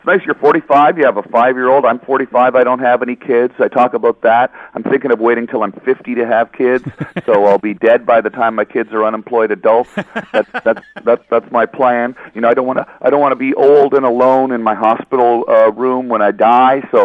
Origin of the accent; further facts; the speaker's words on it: Canada; now in Los Angeles, United States; I'm Canadian, so, you know, yeah. I live in Los Angeles, but I am Canadian